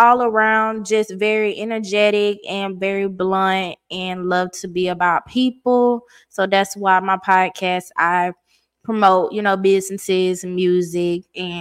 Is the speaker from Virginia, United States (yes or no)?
no; Georgia, United States; now in Phenix City, United States; I'm from Georgia, but I reside in Alabama, Phoenix City, Alabama.